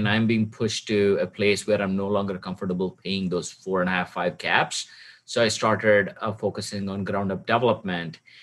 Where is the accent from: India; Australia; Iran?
India; moved away as an adult; now in United States; So I'm originally from India, came to the United States in 2002 to pursue my master's in electrical engineering at University of Alabama, Huntsville, the Rocket City.